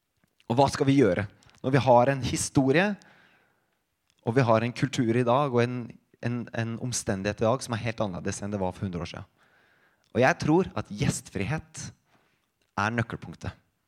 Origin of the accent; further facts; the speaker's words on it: Innlandet, Norway; Jeg er jo ikke hedmarking, jeg er fra Østerdalen